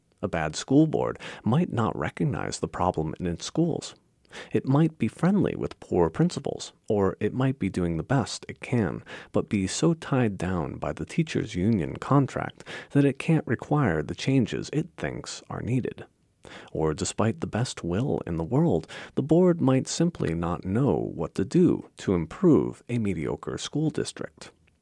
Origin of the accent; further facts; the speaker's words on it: Baltimore, Maryland, United States; Suppose further that money is not the problem, as in my hometown of Baltimore